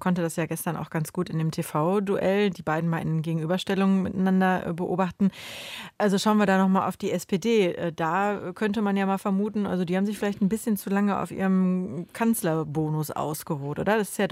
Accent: North Rhine-Westphalia, Germany; Jetzt komme ich natürlich aus NRW und bin auch keine 20 mehr.

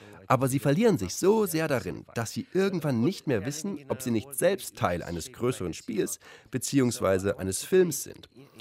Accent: Romania; Ich könnte es mir ja einfach machen und sagen, ich komme aus Rumänien

